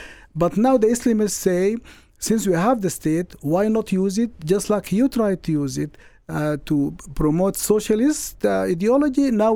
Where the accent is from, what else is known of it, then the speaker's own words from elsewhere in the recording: Sudan; moved away as an adult; As a Muslim growing up in Sudan, where I lived the first 40 years of my life